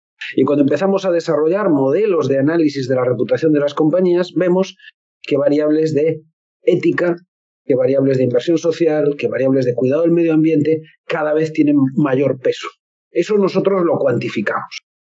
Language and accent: Spanish; Spain; now in Panama; soy consultor de reputación corporativa, socio de la consultora Reputation Lab. Soy español, pero vivo en Panamá y desde Panamá estoy hablando con ustedes